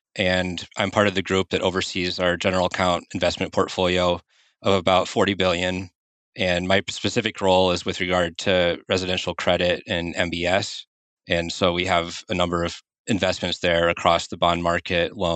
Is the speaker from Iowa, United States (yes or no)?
yes; Cedar Falls, Iowa, United States; So I grew up in Cedar Falls, Iowa, a smaller town, northeast Iowa.